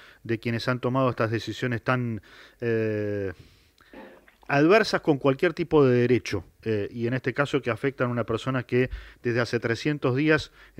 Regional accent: Argentina; También como ciudadanos argentinos.

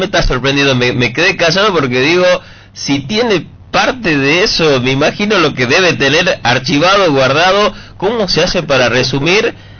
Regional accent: Tucumán, Argentina; Como tucumanos

